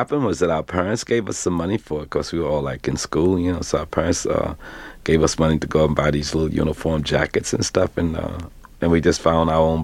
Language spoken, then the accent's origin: English; New York, United States; also born or lived in Henderson, North Carolina; I was born in Henderson, North Carolina, so I wasn't familiar with the street singing thing until I came to New York, which I was about 11 years old when my parents first moved to New York.